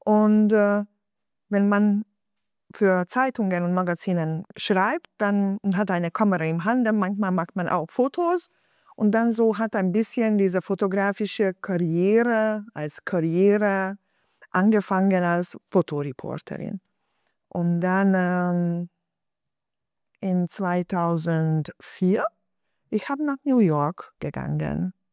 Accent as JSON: {"language": "German", "region": "Budapest", "country": "Hungary", "second_language": "German", "said": "Ich komme originell aus Budapest, aus Ungarn."}